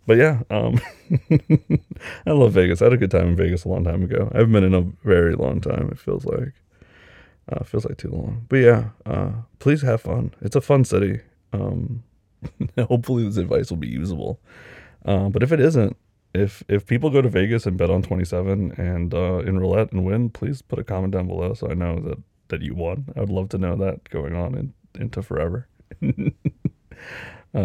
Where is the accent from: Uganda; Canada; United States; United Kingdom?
United Kingdom; As a Brit